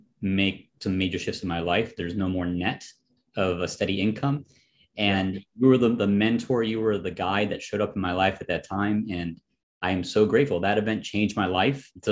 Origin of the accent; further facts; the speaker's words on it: Chicago, Illinois, United States; It was in Chicago. And coincidentally, it was my hometown.